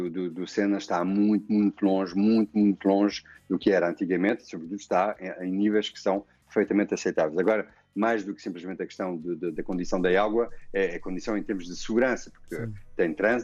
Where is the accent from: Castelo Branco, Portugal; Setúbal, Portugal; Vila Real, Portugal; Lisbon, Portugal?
Castelo Branco, Portugal; Proença-a-Nova; Mas isso eu faço na minha terra, em Castelo Branco, Provença Nova.